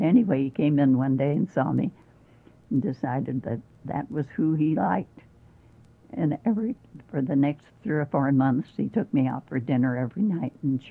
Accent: Chicago, Illinois, United States; he said, "And where are you from?" And I told him I was from Chicago.

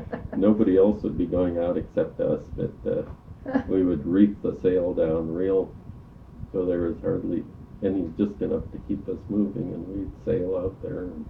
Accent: Kodiak, Alaska, United States; growing up in Kodiak, as I told you earlier, it was a very, very small town, and everybody was involved in the fishery locally here.

